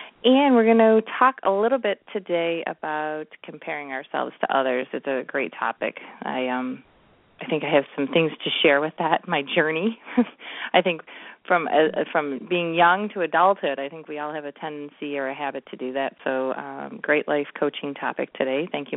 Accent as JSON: {"language": "English", "town": "Buffalo", "region": "New York", "country": "United States", "said": "We are, anyone that is not local, we are from Buffalo, New York"}